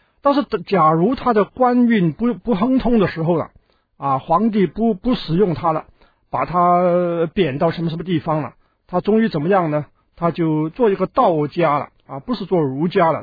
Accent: China; 按照我们中国人呢的传统的宗教观呢，是容许我们什么东西都一起来拜的

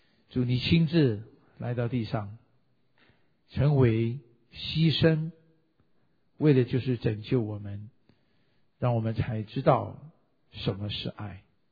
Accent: China; 我们其实中国人还有另外一个情人节

